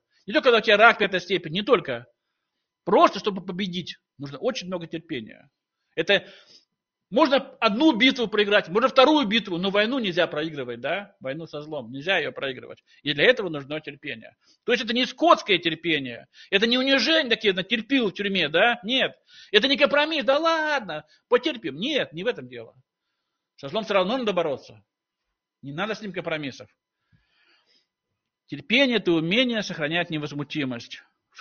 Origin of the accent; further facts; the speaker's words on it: Siberia, Russia; Ну и мы так тоже сибиряки. Мы очень терпеливы, правда?